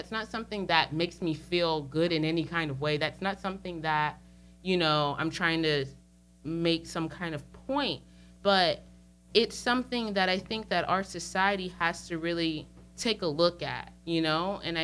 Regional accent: Alabama, United States; my great grandfather's from Alabama, my grandfather's from Alabama, my daddy's from Alabama, I'm from Alabama

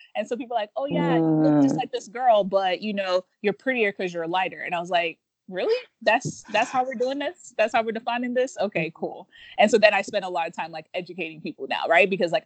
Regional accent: Nigeria; Growing up in Nigeria, so the first part of that was like when we were kids running around, like we get really dark in the African sun.

